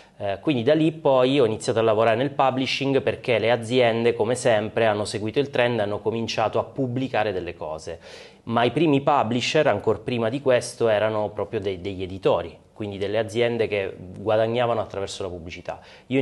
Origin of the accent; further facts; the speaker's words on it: Sicily, Italy; moved away as an adult; now in Milan, Italy; Ho 38 anni, sono siciliano e ho studiato in realtà scienze politiche a Catania. Sono stato a Catania finché non ho finito gli studi e poi mi sono trasferito a Milano